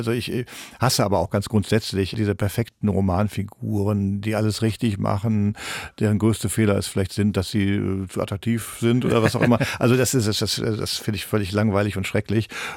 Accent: Rhineland, Germany; das sind nicht alles Arschlöcher, ich bin auch Rheinländer.

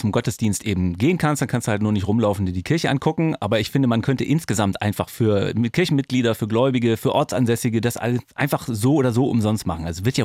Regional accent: Berlin, Germany; als Berliner

